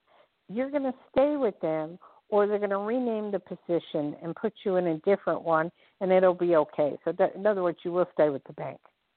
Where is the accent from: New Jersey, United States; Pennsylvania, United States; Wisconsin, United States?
New Jersey, United States; Newark; also born or lived in Hillside / Lakewood / Bloomfield; But I was born in Newark, so I was the other side of the tracks. I was born in Newark and lived in Hillside, Lakewood, Bloomfield, Bellevue, you know, all those places, kept going.